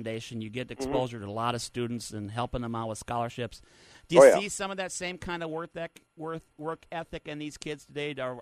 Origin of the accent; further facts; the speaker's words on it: Michigan, United States; You know, born and raised in Michigan on the farm, my family hails from southern Minnesota and farm country.